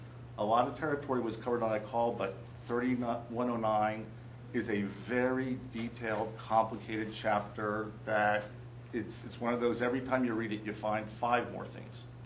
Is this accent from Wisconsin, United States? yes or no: no; Florida, United States; Now, as I said, I'm from South Florida, which is really the home of coastal sea rise